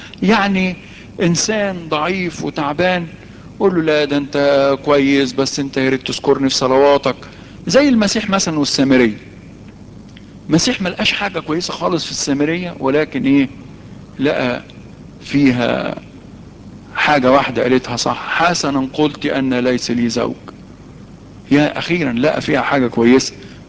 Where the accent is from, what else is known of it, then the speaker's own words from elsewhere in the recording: Egypt; دايما احنا عندنا في مصر ايه، دايما فينا طبع تثبيط الهمم